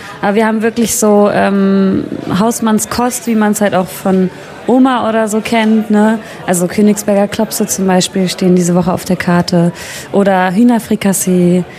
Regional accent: Berlin, Germany; wir kommen auch hier aus dem Kiez, wir sind hier aufgewachsen. Wir sind am Schlesischen Tor groß geworden.

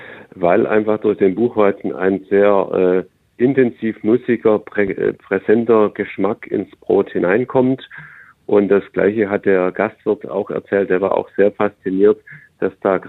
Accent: Southern Germany, Germany; Bei uns in Süddeutschland auf guten Böden

